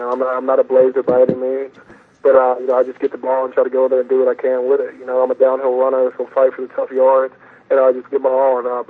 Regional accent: Mississippi, United States; I'm from Mississippi, so I'm a big hunter and fisherman.

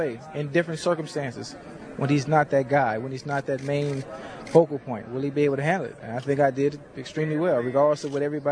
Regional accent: Liberty City, Florida, United States; I came from Dade County.

